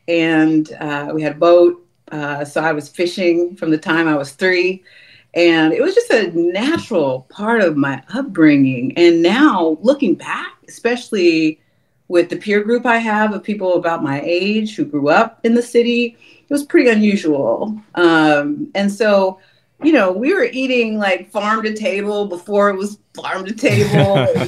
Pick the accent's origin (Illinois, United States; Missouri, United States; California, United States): California, United States; Oakland; I grew up in Oakland, California, but my dad, who was from Texas, and my mom from Louisiana, they migrated here